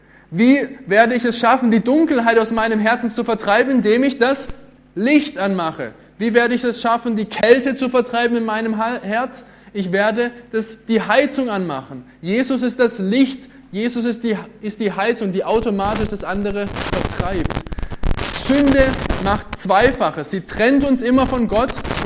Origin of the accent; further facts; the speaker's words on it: Baden-Württemberg, Germany; Und ich bin ja auch ein Schwabe und Schwaben denken vielleicht manchmal auch anders